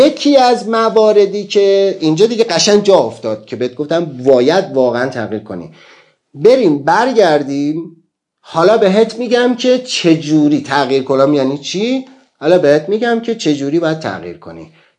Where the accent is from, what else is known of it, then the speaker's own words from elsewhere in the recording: Baft, Kerman, Iran; من تو بافت بزرگ شدم